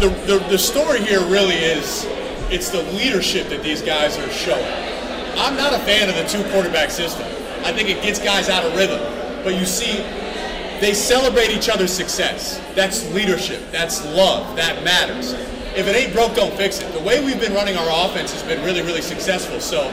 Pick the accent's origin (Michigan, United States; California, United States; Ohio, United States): Ohio, United States; Columbus; And I'm from Columbus, Ohio. I grew up a Buckeye fan, believe it or not.